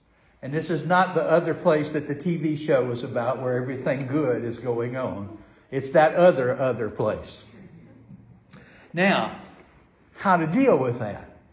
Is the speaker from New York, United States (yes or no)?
no; Atlanta, Georgia, United States; When the church I grew up in Atlanta, Georgia, Claremont Road Baptist Church